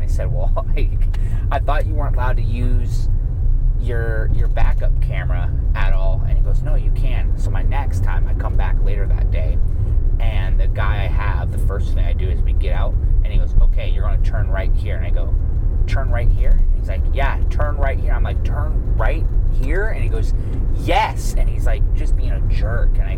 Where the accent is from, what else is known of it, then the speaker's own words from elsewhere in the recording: Spokane, Washington, United States; I'm like from Spokane, Washington, and I've always like wanted it to like just have like restaurants all in one area